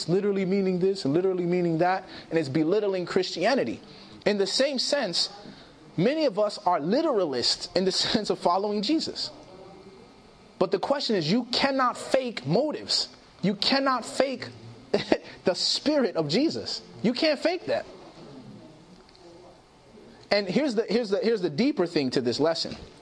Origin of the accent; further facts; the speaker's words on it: Chicago, Illinois, United States; You know, I grew up in Chicago.